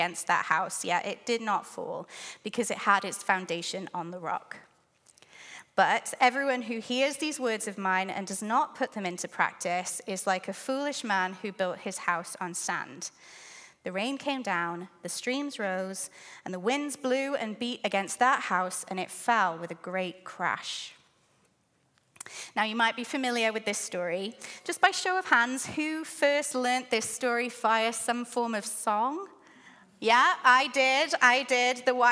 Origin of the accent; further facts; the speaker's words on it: Cardiff, Wales, United Kingdom; And if you're struggling to place my accent, I am from the UK. I'm from Cardiff in Wales.